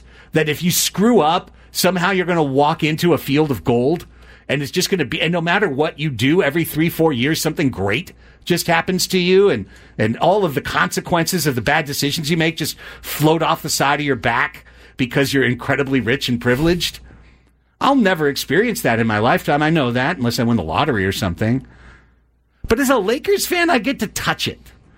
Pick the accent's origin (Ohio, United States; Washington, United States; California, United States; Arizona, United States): California, United States; Long Beach; now in San Diego, United States; I grew up in Long Beach. I've shed most of my childhood ties.